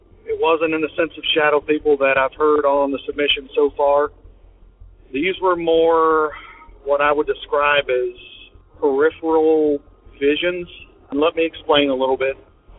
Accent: Tennessee, United States; Hey, Derek … from Tennessee.

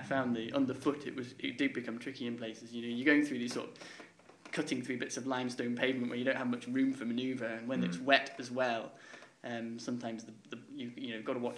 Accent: Sedbergh, North West England, United Kingdom; I was brought up in Sedbergh, which is just, you know, 17 miles down the road. I spent a lot of time in my childhood in the Yorkshire Dales running in these fells.

